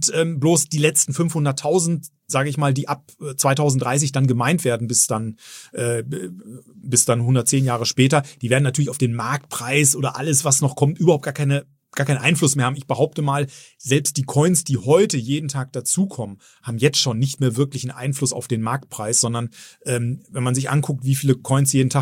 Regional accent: Bielefeld, North Rhine-Westphalia, Germany; ich bin in Bielefeld geboren. Insofern bin ich schon waschechter Ostwestfale und auch gerne in der Region.

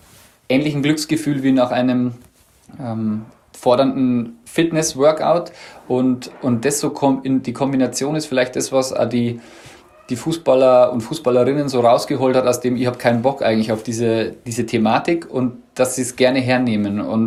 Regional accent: Bavaria, Germany; accent: Lower Bavarian; Also tatsächlich komme ich sogar aus Niederbayern, nicht nur aus Bayern. Aus Niederbayern hört man vielleicht auch an meinem Dialekt und meinem nicht so ganz perfekten Hochdeutsch. Und bin 38 Jahre alt

